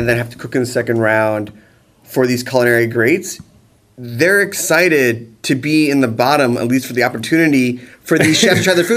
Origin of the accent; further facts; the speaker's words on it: Scotland, United Kingdom; I'm just a Scottish guy.